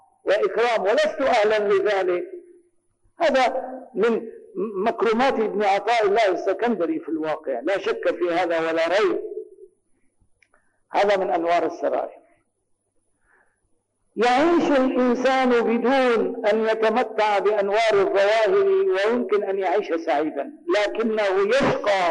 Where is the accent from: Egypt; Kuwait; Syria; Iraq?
Syria; Damascus, Damascus Governorate; عدت إلى بلدي دمشق مثل هذا اليوم تقريبا